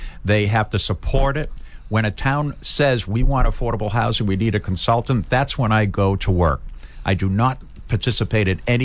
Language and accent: English; Marshfield, Massachusetts, United States; I grew up right here in Marshfield by the marshes. I used to canoe from the earliest time I can remember. I remember swimming in the South River Marsh, right, that flows around Southport.